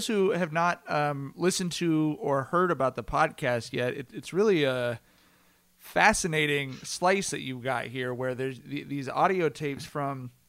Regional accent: Long Beach, California, United States; I'm from Long Beach.

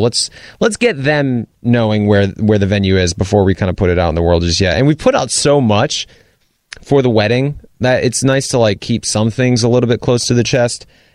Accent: Rhode Island, United States; obviously I'm born and raised in Rhode Island, and Ashley's parents are in Virginia.

